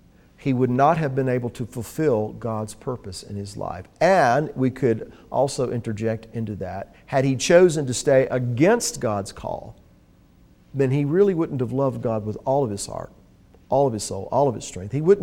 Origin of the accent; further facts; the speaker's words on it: the South, United States; I know I was raised in a certain culture. I was raised in the South, certain foods, certain ideas, certain mindsets.